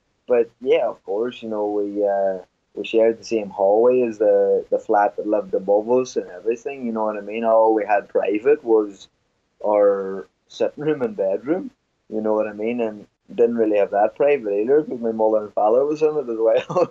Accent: Ireland; growing up in Ireland, you know, there's such a kind of a culture in our country

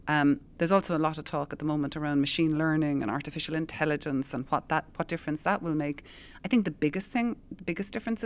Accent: Cork, Munster, Ireland; I grew up in Cork, and I went to college in Mary Eye in Limerick

